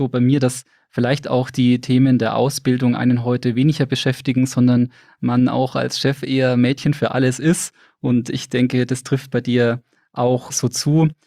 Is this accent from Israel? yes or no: no; Bamberg, Bavaria, Germany; 44 Jahre alt, gebürtiger Bamberger und ausgebildeter Biersommelier.